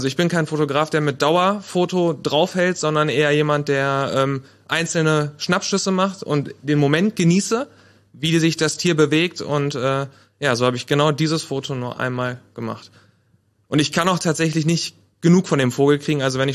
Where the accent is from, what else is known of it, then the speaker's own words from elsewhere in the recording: Paderborn, North Rhine-Westphalia, Germany; Ich komme auch aus Paderborn, so wie mein Vorredner Rick.